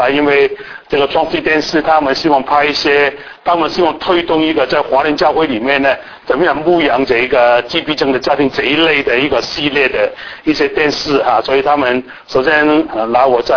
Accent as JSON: {"language": "Chinese", "country": "Hong Kong", "tie": "born or raised there", "said": "我是香港出生，香港长大"}